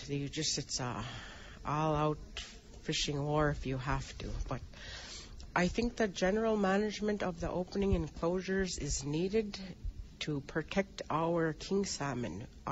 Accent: Bethel, Alaska, United States; now in Aniak, United States; I am originally from Bethel, Alaska. I now live in Aniak.

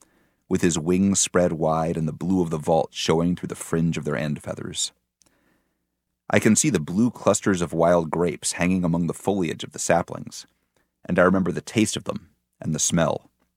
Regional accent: Connecticut, United States; And, you know, I grew up in Connecticut

